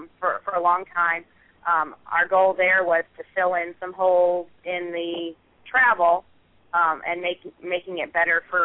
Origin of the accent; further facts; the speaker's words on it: Flatonia, Texas, United States; I'm number 51. I play outside linebacker and tight end, and I'm from Flatonia, Texas.